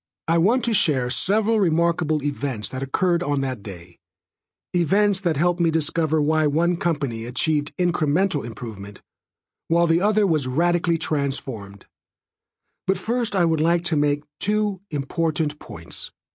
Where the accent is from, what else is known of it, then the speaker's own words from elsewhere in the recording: Bangladesh; moved away as an adult; now in United States; As a child growing up in Bangladesh, I never dreamed that I would enjoy the life I've lived. After moving thousands of miles away to start a new life in the United States